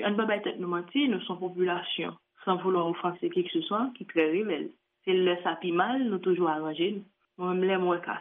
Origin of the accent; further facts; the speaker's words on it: Haiti; moi-même en tant que haïtienne, j'ai un des bagages que j'ai remarqué dans le circuit, dans le fonctionnement nous-mêmes en Haïti.